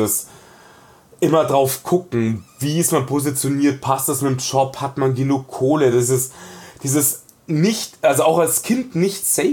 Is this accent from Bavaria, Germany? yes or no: yes; Munich, Bavaria, Germany; ich bin im Ghetto aufgewachsen, in einem von zwei ausgewiesenen Münchner Ghettos.